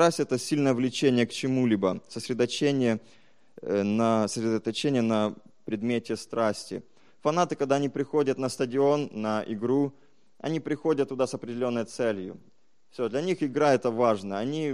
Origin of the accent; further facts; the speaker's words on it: Ukraine; Я украинец, я уважаю свою сборную, я всегда за нее.